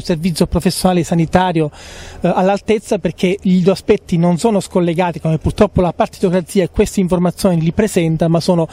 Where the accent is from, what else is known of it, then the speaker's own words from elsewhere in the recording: Calabria, Italy; io vengo dalla Calabria